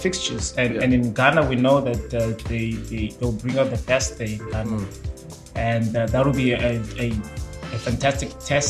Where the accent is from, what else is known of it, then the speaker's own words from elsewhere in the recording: South Africa; We as South African, I wish we can.